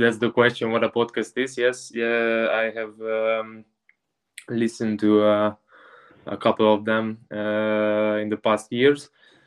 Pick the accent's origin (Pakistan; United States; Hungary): Hungary; Budapest; born there; English is a second language; I was born in Budapest, so I'm talking about a Budapest based team.